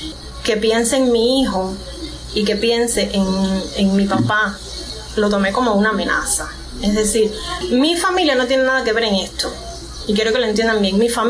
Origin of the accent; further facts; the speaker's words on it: Cuba; Yo soy una cubana más que no tiene miedo.